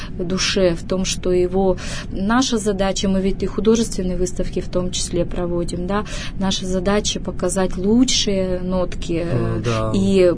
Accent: Yekaterinburg, Sverdlovsk Oblast, Russia; Я сама екатеринбурженка, родилась в нем

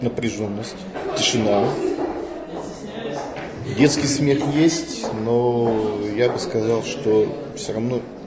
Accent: North Ossetia–Alania, Russia; я сам осетин, я сам оттуда.

